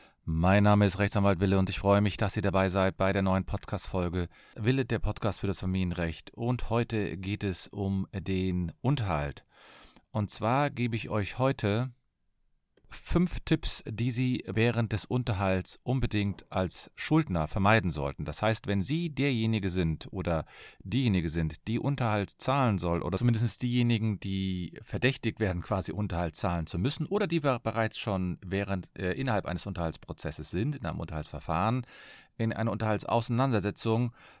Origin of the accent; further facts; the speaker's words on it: Cologne, North Rhine-Westphalia, Germany; ich komme aus Köln